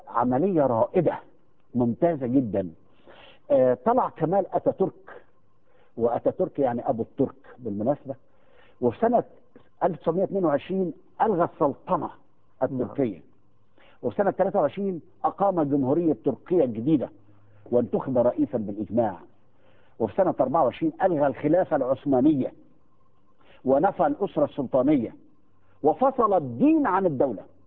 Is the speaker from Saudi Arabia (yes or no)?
no; Egypt; هتطلع ام القيح يسموها بالبلدي عندنا في مصر